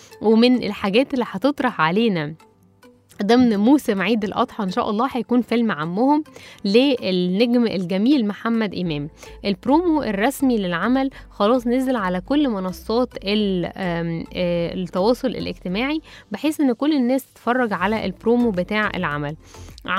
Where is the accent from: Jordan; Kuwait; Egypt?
Egypt; مش بس عندنا في مصر، احنا كنا اتكلمنا عن الموضوع ده في الموسم اللي فات